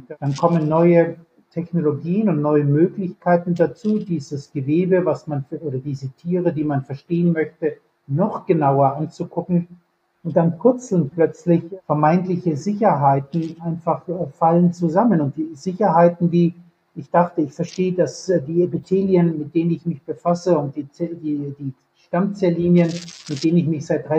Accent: Bavaria, Germany; now in Kiel, Germany; Ich bin aufgewachsen in Bayern, hatte früh Interesse an der Vielfalt der Tierwelt

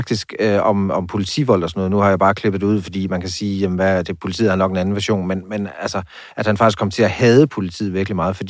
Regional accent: Vamdrup, Region of Southern Denmark, Denmark; Varmdrup.

